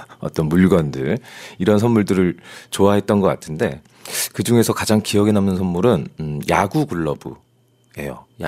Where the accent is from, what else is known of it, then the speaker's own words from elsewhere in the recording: Wonju, Gangwon, South Korea; now in Seoul, South Korea; 그 제 고향은 원래 원주인데 강원도 원주인데 지금 네. 부모님은 춘천에 계셔서